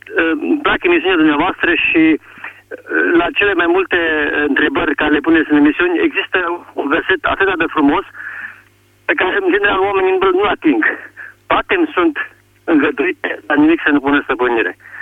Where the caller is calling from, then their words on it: Bihor County, Romania; vă sunt de la Bihor.